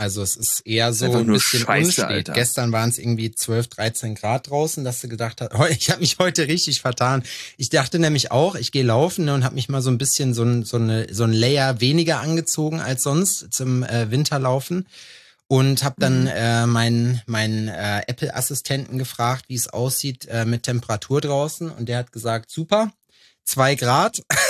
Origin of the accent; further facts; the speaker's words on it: North Rhine-Westphalia, Germany; saß ich an der Glör bei uns an der Talsperre rum in meiner Heimat